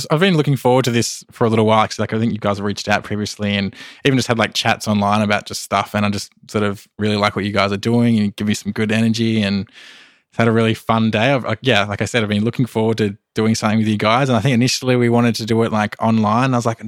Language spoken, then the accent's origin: English; Australia; It can be very isolating being Australian. It's a long way from everywhere.